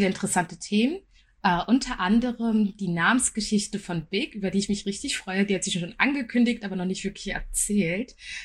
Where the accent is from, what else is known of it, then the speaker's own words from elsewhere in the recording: Berlin, Germany; Wir sind alle drei in Berlin groß geworden.